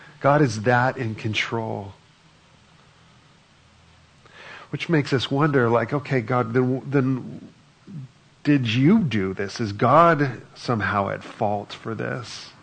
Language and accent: English; California, United States; we're both from Southern California.